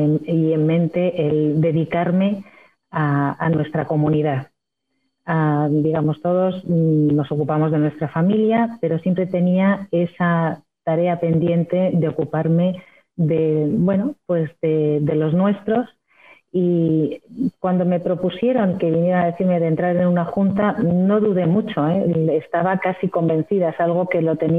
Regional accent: Ceuta, Spain; also born or lived in Tangier, Morocco; now in Madrid, Spain; Yo nací en Tánger y después de Tánger mis padres se trasladaron a Ceuta. Viví allí varios años y posteriormente vine a Madrid, donde estuve estudiando farmacia en la Universidad Complutense de Madrid.

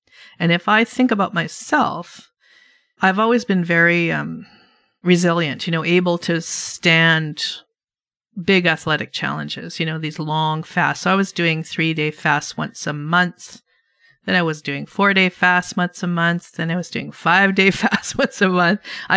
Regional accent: Canada; I'm proud that I'm a Canadian like Dr. Fung

